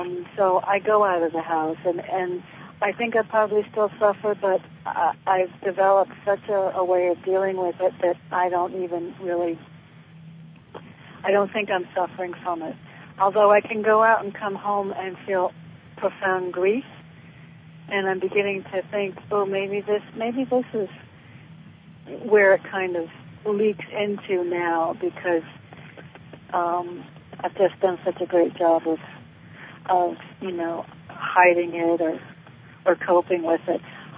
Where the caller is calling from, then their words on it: Connecticut, United States; I'm in Connecticut.